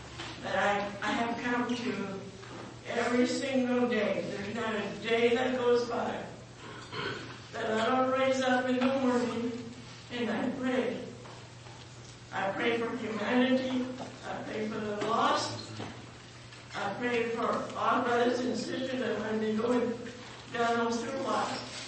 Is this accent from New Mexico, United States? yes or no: yes; New Mexico, United States; moved away; and this is where I came when I came from New Mexico.